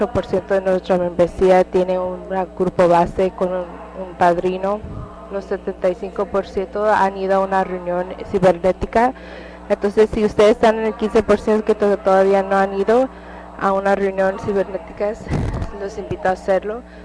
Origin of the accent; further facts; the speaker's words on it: Puerto Rico; born there; Puerto Rico, donde yo nací